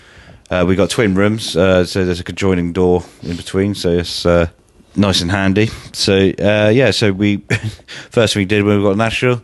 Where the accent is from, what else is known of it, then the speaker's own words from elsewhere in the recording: England, United Kingdom; old folks asking, you know, clearly see that we're English, and "Oh, what are you doing here? Where are you going?"